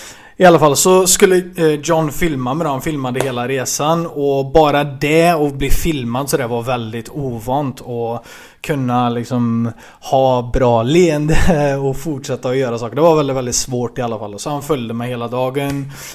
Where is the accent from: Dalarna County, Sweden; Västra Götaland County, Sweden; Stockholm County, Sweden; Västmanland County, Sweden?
Västra Götaland County, Sweden; Falköping; now in Oslo, Norway; jag är ju stationerad vanligtvis i Oslo, men jag kommer ju från Falköping, Västra Götaland ifrån början. För dig som tror att jag är norsk, jag är faktiskt svensk ifrån början, men jag har bott i Norge så länge så det har mixat in sig med min svenska.